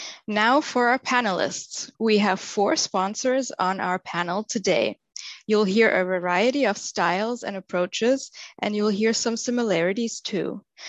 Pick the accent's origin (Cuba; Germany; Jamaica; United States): Germany; English is a second language; I'm from Germany